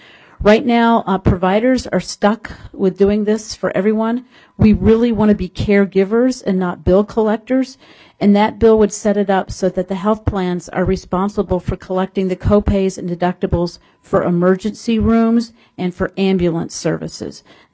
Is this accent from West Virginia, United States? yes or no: yes; West Virginia, United States; compared to my home state of West Virginia, which has the worst at 24% of their residents have medical debt.